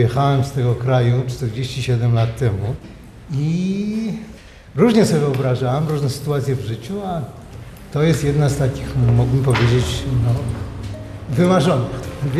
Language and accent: Polish; Siberia, Russia; a myśmy byli tam w Syberii. I teraz w Syberii ja się wychowałem jako Polak. Mama ze mną mówiła po polsku, nie po rosyjsku, nie po żydowsku, tylko po polsku.